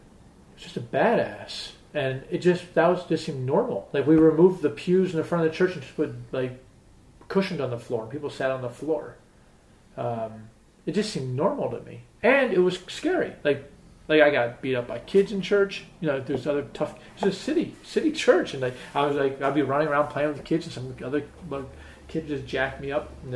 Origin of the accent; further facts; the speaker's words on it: Washington, District of Columbia, United States; Growing up in Washington, D.C., I think had a pretty profound impact on me.